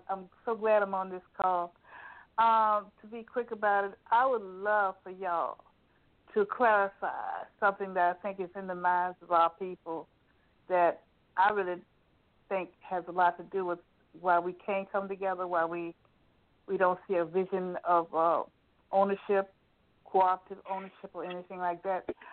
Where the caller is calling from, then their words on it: Richmond, Virginia, United States; I'm calling from Richmond, Virginia.